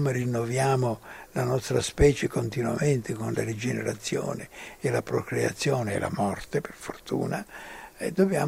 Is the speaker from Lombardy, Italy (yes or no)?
yes; Lombardy, Italy; born there; Se io fossi nato invece che in Italia, in Lombardia, fossi nato in qualche oscura grotta nell'Africa meridionale, non sarei io, sarei un altro.